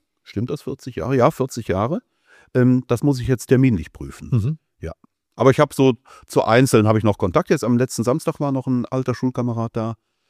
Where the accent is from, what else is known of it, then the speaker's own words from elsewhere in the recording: Cologne, North Rhine-Westphalia, Germany; jetzt bin ich in Köln groß geworden, aber auch nicht in der Innenstadt, sondern in einem der Vororte. Und Köln hat mich natürlich geprägt